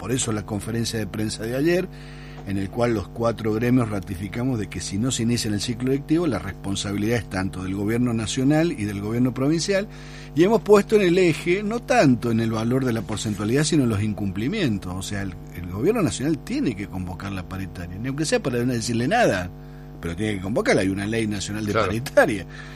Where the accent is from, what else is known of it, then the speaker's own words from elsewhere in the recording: Argentina; hemos decidido como argentinos tener una escuela pública de calidad